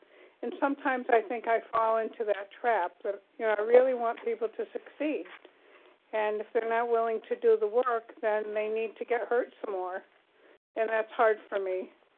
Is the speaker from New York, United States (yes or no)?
no; Connecticut, United States; I'm from Connecticut.